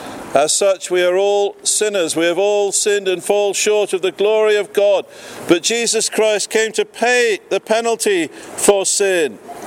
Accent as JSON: {"language": "English", "region": "England", "country": "United Kingdom", "said": "You see, that's because we're English and we're very reserved."}